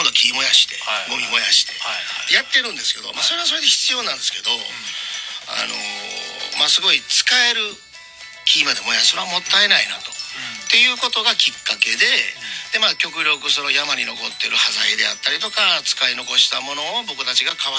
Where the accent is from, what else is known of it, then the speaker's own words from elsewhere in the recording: Kobe, Hyogo, Japan; 結局自分の地元にこんな素晴らしい木があるのに、うん、実は僕も外国の木ばかり使ってるんですよ、うん、普段の建築の仕事では、うん、でやっぱりこの兵庫県はたまた神戸市でこんだけたくさん